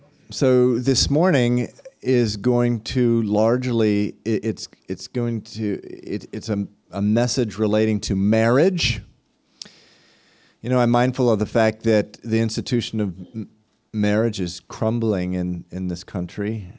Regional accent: New England, United States; growing up in New England, which used to be, there was a time where it was a hotbed for American evangelical Christianity.

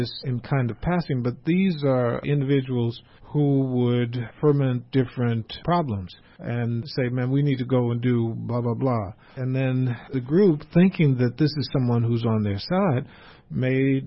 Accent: St. Louis, Missouri, United States; I'm from St. Louis and do a lot of public speaking because it's a way to provide service to people.

